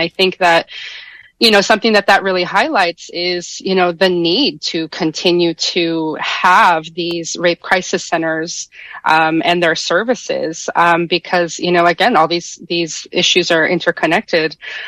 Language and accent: English; San Diego, California, United States; I grew up in California. I'm originally from San Diego.